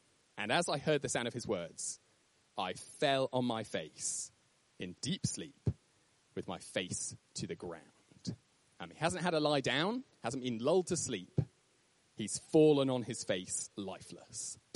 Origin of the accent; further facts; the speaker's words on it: Rugby, West Midlands, United Kingdom; I grew up in Rugby. People from London think that Rugby is in the north. It's not. It's in the Midlands. It's the heart of the country